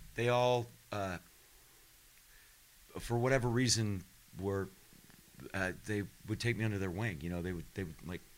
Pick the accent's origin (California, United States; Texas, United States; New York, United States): California, United States; because I grew up in the East Bay.